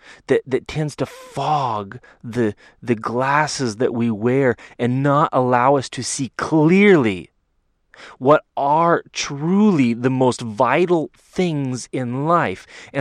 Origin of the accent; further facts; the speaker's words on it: United States; And I have to admit, I grew up in the United States